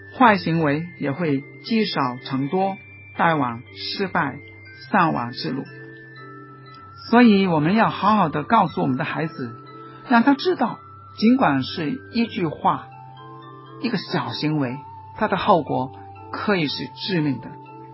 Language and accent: Chinese; China; 我们中国人也说，冰冻三尺非一日之寒